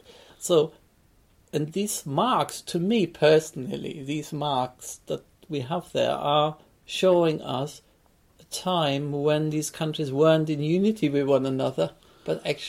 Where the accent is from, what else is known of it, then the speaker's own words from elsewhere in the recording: Germany; growing up in Germany